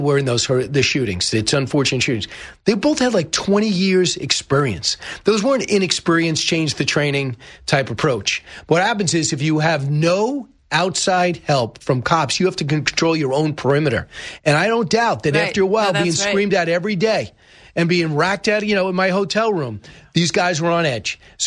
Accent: New York, United States; because I'm from Long Island and local news.

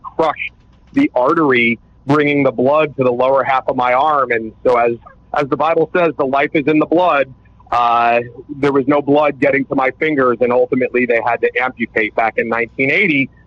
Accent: New Jersey, United States; Well, I'm born and raised in New Jersey. I'm a third generation real estate developer here in New Jersey.

